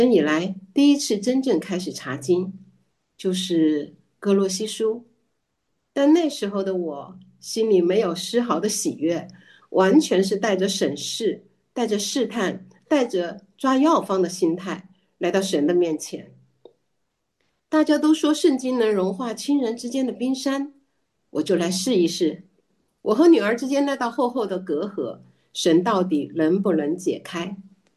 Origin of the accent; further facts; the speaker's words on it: Chongqing, China; 我是来自山城重庆的